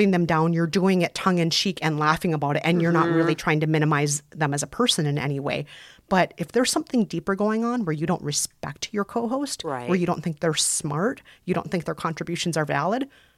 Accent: Minnesota, United States; accent: Minnesotan

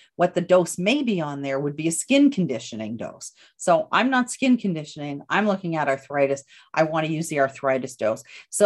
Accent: Canada; I'm Canadian and, you know, we know all the stuff about CBD up here in Canada.

